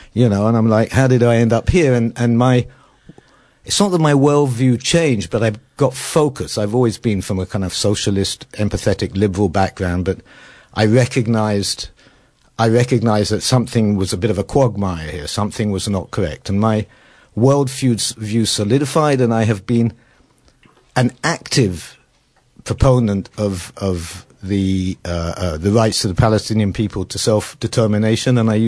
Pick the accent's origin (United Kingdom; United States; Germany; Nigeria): United Kingdom; born there; moved away; I'm a British citizen. I also happen to be an Israeli citizen, and I wanted to lay this out from the beginning. I was born here in the UK. I moved to Israel.